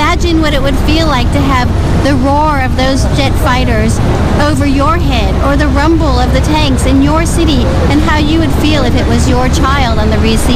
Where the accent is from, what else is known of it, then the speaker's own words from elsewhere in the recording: United States; now in Australia; I'm an American. I live here in Australia.